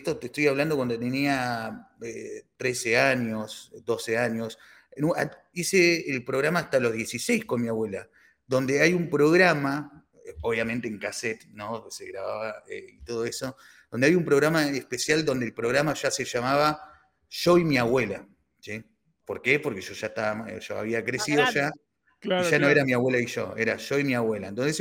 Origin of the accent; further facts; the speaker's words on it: Río Gallegos, Santa Cruz, Argentina; es escritora allá de Santa Cruz, Río Gallegos, yo soy de allá, soy patagónico